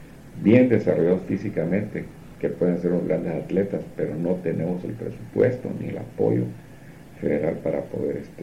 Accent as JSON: {"language": "Spanish", "town": "Mexicali", "region": "Baja California", "country": "Mexico", "also_born_or_lived": "Calexico", "said": "Yo venía de Calexico y una vez dieron Calexico y le dije, oye, yo soy de Calexico, sí, salí de la high school de Calexico, pero yo no soy de Calexico, soy de Mexicali"}